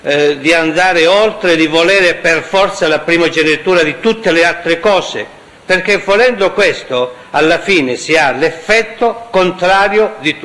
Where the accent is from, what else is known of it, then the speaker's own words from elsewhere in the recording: Calabria, Italy; io che sono calabrese